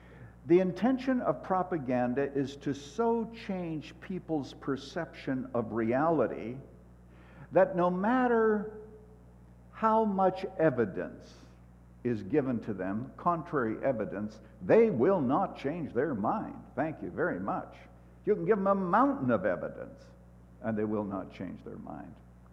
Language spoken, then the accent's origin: English; Canada; But there was a time when I was growing up in Canada, when in the small towns and so forth, everybody smoked, women smoked.